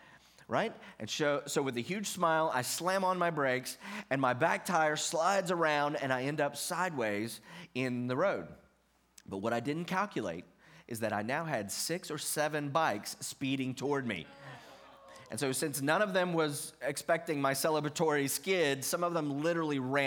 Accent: Virginia, United States; elementary school, growing up in Virginia, all of us neighborhood boys rode bikes.

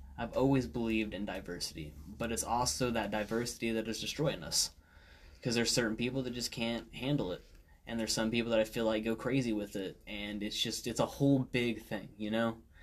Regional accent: Indiana, United States; Well, we grew up in Indiana, and the reason we moved to Colorado is because it has more opportunity for us.

